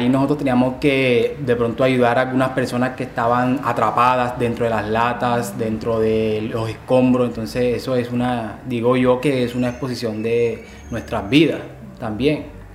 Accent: Colombia; porque igualito todos somos colombianos y todos queremos el bien para los demás.

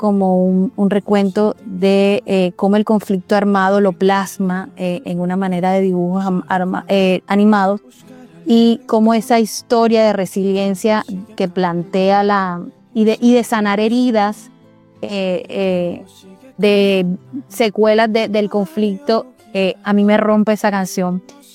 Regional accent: Cartagena, Bolívar, Colombia; now in Barranquilla, Colombia; soy cartagenera viviendo en Barranquilla hace 13 años

